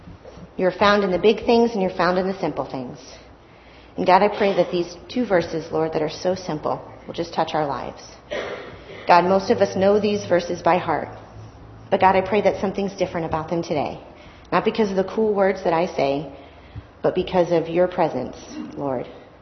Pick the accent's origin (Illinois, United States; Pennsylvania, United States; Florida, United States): Florida, United States; but that's probably because they're from Texas and I'm from Florida.